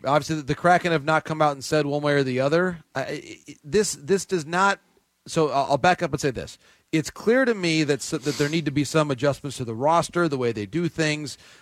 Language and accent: English; Michigan, United States; also born or lived in Seattle; growing up in Michigan in a small town, I didn't really have a full global appreciation for what baseball is